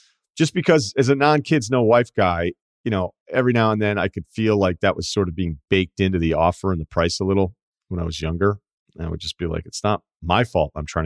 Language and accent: English; Georgia, United States; Currently living in my hometown, small town about an hour north of Atlanta. Hot Atlanta, the locals call it.